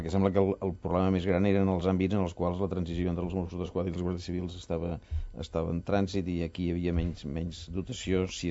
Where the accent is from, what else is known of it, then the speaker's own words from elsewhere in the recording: Catalonia, Spain; a mi com a ciutadà català